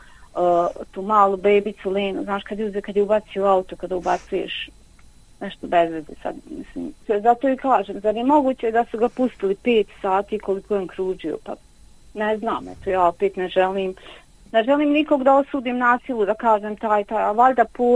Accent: Gradačac, Federation of Bosnia and Herzegovina, Bosnia & Herzegovina; Znači ujutru je u 8 sačekao kod nas u Gradačcu da se otvori pošta i otišao je podigao to.

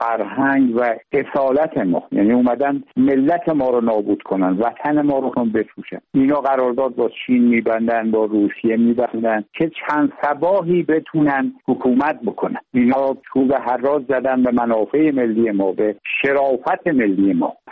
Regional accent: Bakhtiari, Iran; پسرای دیگه‌ام برمی‌دارن، برادرام هستن، ایلم هستن، ما بختیاری هستیم. 8 میلیون بختیاری پرچم بختیاری رو برخواهند داشت.

